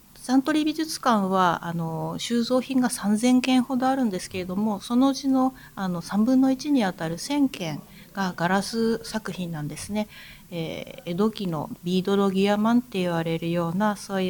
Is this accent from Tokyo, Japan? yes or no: yes; Tokyo, Japan; now in Toyama, Japan; はい、私東京生まれ東京育ちで、